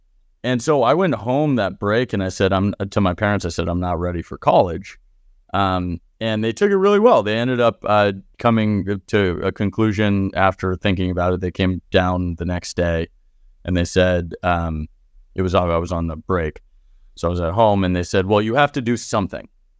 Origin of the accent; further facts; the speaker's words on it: California, United States; I grew up in California. Around here, I'm in Menlo Park right now, in California